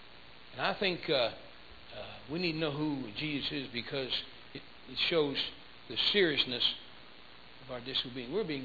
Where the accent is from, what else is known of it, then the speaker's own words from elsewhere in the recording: Akron, Ohio, United States; and I'm from Akron, Ohio, which is the highest point in Summit County in Ohio.